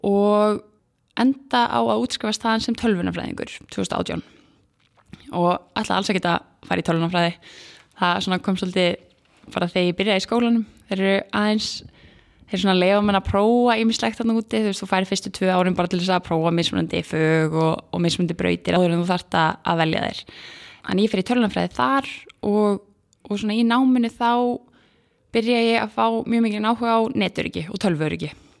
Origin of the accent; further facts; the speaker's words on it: Akranes, Western Region, Iceland; moved away as an adult; ég fætt og uppalinn á Akranesi, var þar alla mína grunn- og framhaldsskólagöngu, var í FFA upp á Skaga